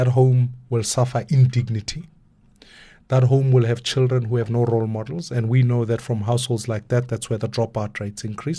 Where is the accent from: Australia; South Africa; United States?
South Africa; Dobsonville, Gauteng; I grew up in Dobsonville. We had a train from Naledi Station to Joburg.